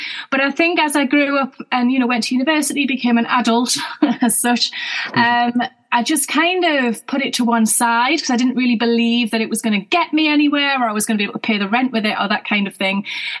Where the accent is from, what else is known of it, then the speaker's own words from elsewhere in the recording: North East England, United Kingdom; now in Devon, United Kingdom; I'm not from there originally. A lot of people will be able to tell that already from my accent. So I'm from the northeast of England originally, near Newcastle. But I live down in Devon with my Turkish husband